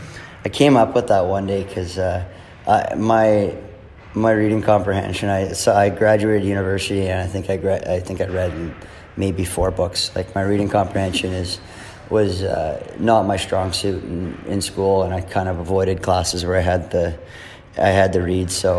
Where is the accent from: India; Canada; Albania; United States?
Canada; Edmonton, Alberta; I grew up watching in Edmonton.